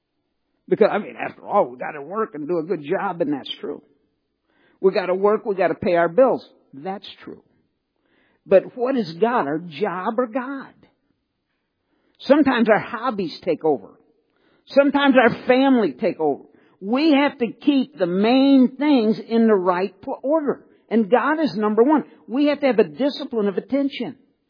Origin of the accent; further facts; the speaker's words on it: St. Louis, Missouri, United States; I grew up in St. Louis, in the suburbs